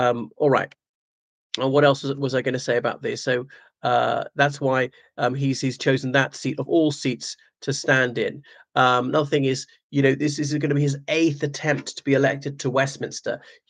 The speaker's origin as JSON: {"language": "English", "town": "Cork", "region": "Munster", "country": "Ireland", "said": "I'm from the British Isles. I identify with Ireland and Great Britain. But, you know, I'm particularly from Cork."}